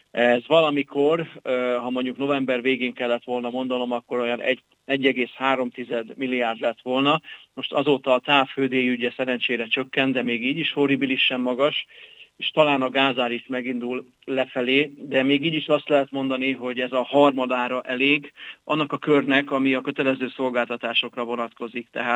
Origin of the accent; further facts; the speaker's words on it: Baja, Bács-Kiskun, Hungary; De mondhatnám mondjuk szülővárosomat, Baját, ami fele akkora, mint mi